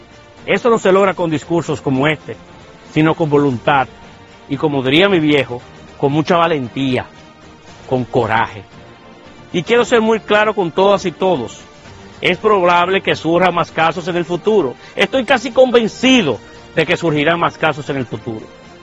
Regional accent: Dominican Republic; como dominicano, como servidor público, como presidente de un partido político, también lo estoy.

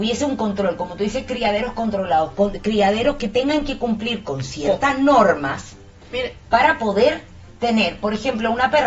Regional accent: Dominican Republic; No es que República Dominicana tenga rabia, pero somos vecinos de Haití.

